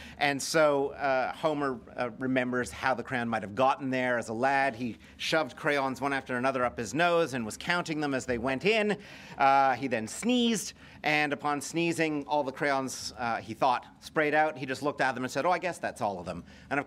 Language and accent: English; Montreal, Quebec, Canada; And I grew up in Montreal, so I'm accustomed to some cold weather.